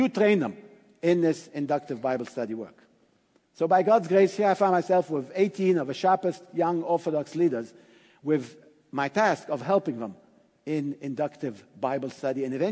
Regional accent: United States; also born or lived in Montreal; as an American.

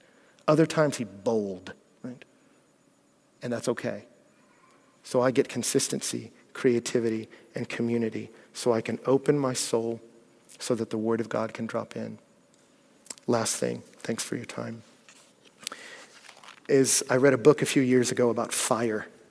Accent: Texas, United States; I'm from Texas.

